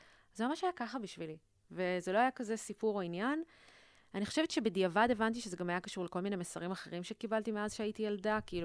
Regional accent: Tel Aviv, Tel Aviv District, Israel; גדלתי ברמת אביב. אבא שלי פרופסור, אז תמיד גדלנו ליד האוניברסיטה.

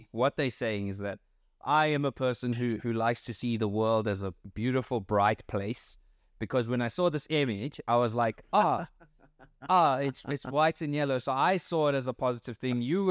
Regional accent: South Africa; because I'm South African and we know he didn't die in the 80s.

